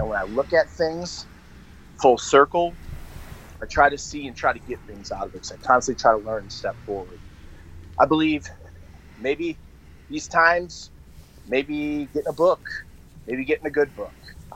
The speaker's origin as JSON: {"language": "English", "town": "Buffalo", "region": "New York", "country": "United States", "said": "I'm from Buffalo. So they're northern guys, and they're starting to dip in the south."}